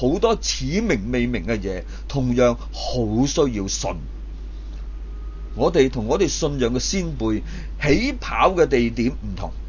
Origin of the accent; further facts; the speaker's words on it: China; 我系中国人，祖籍系即系广东嘅珠海，以前叫中山。佢系出生喺澳门一个葡萄牙嘅殖民地，少年时候就移居香港一个英国嘅殖民地。